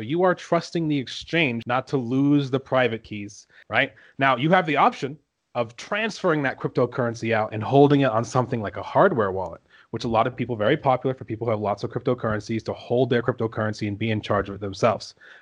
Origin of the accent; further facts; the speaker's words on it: England, United Kingdom; also born or lived in Texas, United States; now in Colorado, United States; I was born in Texas, and then my mother divorced my father and moved to England, and I lived in England for a little over a decade before moving to Colorado.